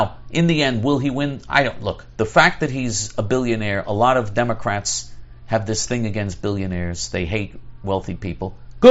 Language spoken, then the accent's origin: English; New York City, New York, United States; Trump is going to need us, because we're from New York City, so we know what Bloomberg's all about, and we're Jews.